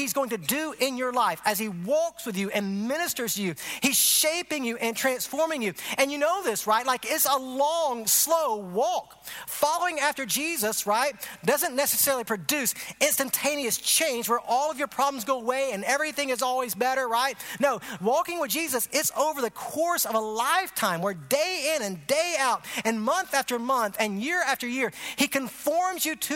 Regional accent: Augusta, Georgia, United States; I grew up in Augusta, so I have no choice but to like golf because Augusta, Georgia is the home of the most prestigious golf tournament in the world, the Masters.

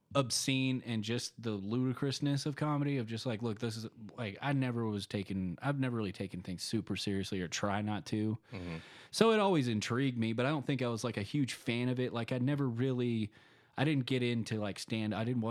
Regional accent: Texas, United States; I was from Texas, which was interesting.

